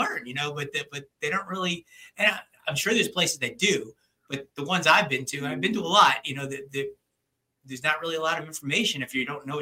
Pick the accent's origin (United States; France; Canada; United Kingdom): United States; New Jersey; Because as a non-livestock, I grew up in New Jersey. I don't know anything about animals.